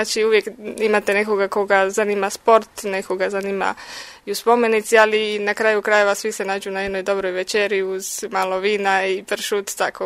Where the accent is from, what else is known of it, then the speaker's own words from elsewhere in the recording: Poreč, Istria County, Croatia; ja dolazim iz Poreča, znači jednog jako lijepog grada u Istri, na zapadnoj obali Istre.